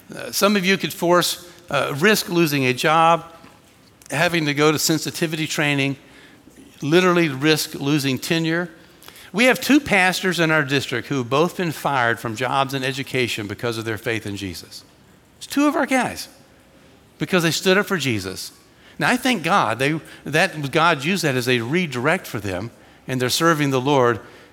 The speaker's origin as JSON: {"language": "English", "region": "Georgia", "country": "United States", "tie": "born or raised there", "said": "we grew up in Georgia. If you catch a couple of Southern phrases here, we can translate later."}